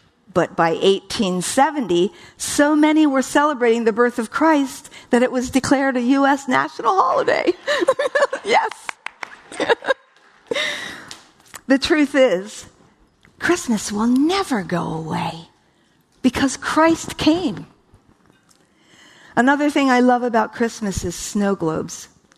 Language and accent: English; East Coast, United States; I was raised on the East Coast.